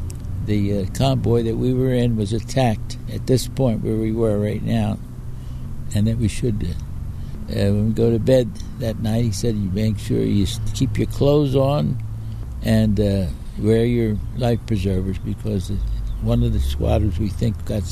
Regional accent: Trenton, New Jersey, United States; born there; Originally, I was born in Trenton, New Jersey. And then when the war came, I enlisted in Trenton, New Jersey in Fort Dix.

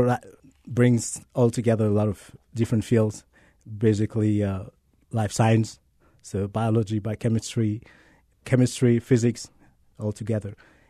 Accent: Cameroon; moved away as an adult; I grew up in Cameroon. It's a country in West Africa.

